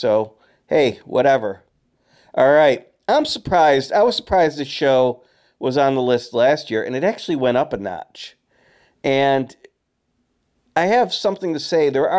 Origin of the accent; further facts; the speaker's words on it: Utica, New York, United States; They did one about like my hometown of where I was raised, Utica, New York.